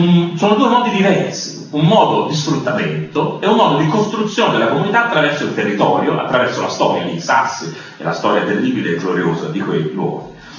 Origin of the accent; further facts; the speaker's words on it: Florence, Tuscany, Italy; Avremmo voluto da Toscani che vincesse Siena, ora non so, da Fiorentina, ma insomma da Toscani avremmo potuto desiderare che vincesse Siena